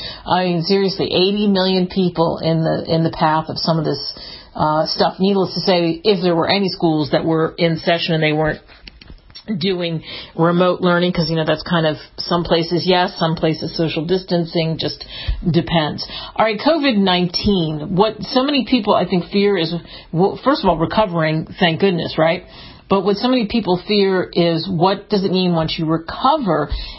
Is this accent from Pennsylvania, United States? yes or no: yes; Pennsylvania, United States; some of them where I grew up outside of Philly, in Philly, Baltimore, New York City